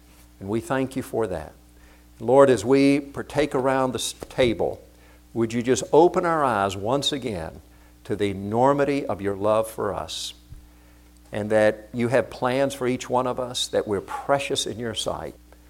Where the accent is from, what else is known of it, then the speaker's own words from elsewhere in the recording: South Korea; when I was growing up in Korea